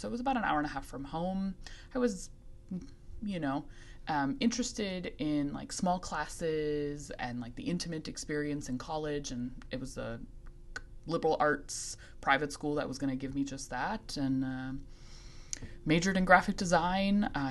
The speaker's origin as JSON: {"language": "English", "town": "Rochester", "region": "Minnesota", "country": "United States", "said": "So I'm originally from Rochester, Minnesota, and it's in southeastern Minnesota."}